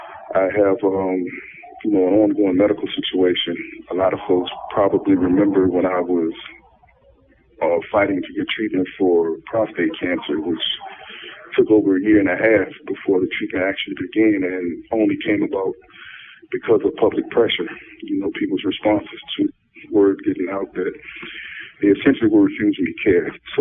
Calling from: Virginia, United States; I'm calling from the Virginia prison system, Red Island State Prison.

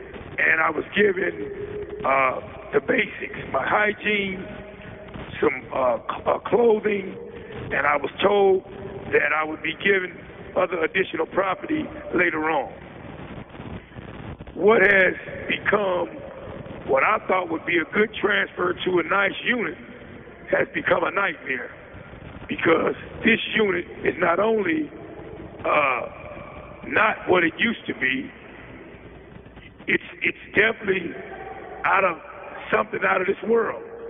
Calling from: Westville, Indiana, United States; I am calling in from the Westville Correctional Facility in Indiana.

